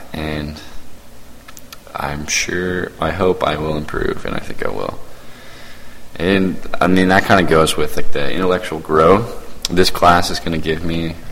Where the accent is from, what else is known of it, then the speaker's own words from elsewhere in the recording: Santa Barbara, California, United States; I'm from Santa Barbara, California. It's a really nice city. It's kind of a beach town.